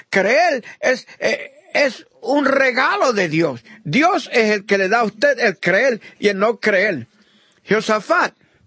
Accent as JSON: {"language": "Spanish", "country": "Italy", "second_language": "Spanish", "said": "Porque profeta, yo soy italiano, pero profeta quiere decir profeta en ambos lenguajes."}